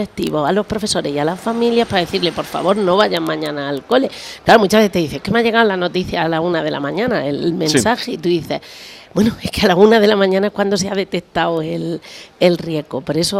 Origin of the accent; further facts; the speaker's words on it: Almería, Andalusia, Spain; Bueno, yo soy de Almería, estoy acostumbrada al sol